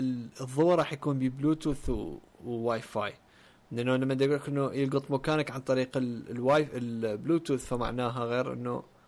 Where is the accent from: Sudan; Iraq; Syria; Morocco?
Syria; فعلى العموم انا سوري طبعا